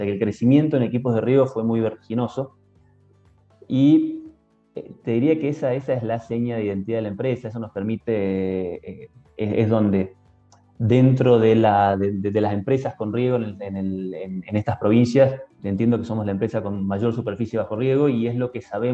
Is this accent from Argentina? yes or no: yes; Argentina; also born or lived in Canada; Mis padres en el año 78 emigran a Canadá. De hecho, yo nací ahí, yo soy canadiense. Hicieron carrera en Canadá y en el 86 volvieron a Argentina.